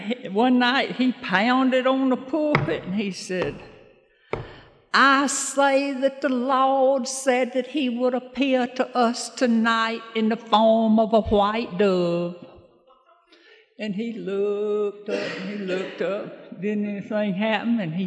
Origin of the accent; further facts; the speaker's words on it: Alabama, United States; And I'm from Alabama. I saw we had a good representation from Alabama here tonight.